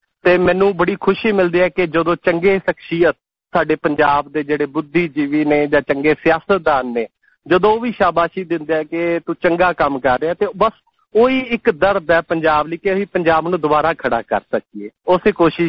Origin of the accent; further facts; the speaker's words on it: Ludhiana, Punjab, India; ਮੈਂ ਲੁਧਿਆਣੇ ਦਾ ਰਹਿਣ ਵਾਲਾ